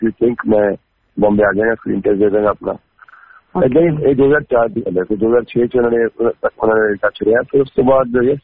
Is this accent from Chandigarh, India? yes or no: yes; Chandigarh, India; ਮੈਂ ਚੰਡੀਗੜ੍ਹ ਤੋਂ ਆਇਆ।